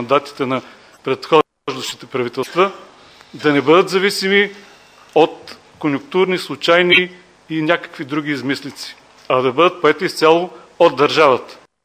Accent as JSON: {"language": "Bulgarian", "town": "Vidin", "region": "Vidin Province", "country": "Bulgaria", "said": "Аз съм от Виден и мога да ви кажа, че в периферията нещата са още по-лоши."}